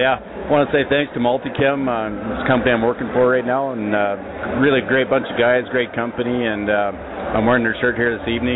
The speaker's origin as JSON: {"language": "English", "country": "Canada", "said": "I'm from Canada, and there's a lot of snow, and it's cold up there."}